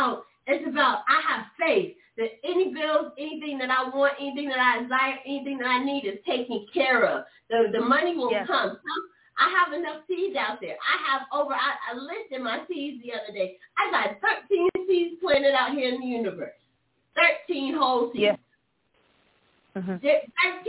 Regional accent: the South, United States; I'm from the South. This didn't happen to me when I was growing up all the time

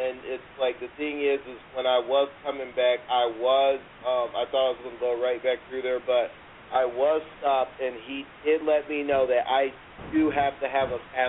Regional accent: United States; clearly, you know, I'm American

